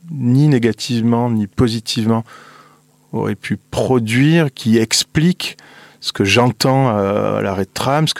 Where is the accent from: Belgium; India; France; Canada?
France; que je suis français et qu'en la qualité de français citoyen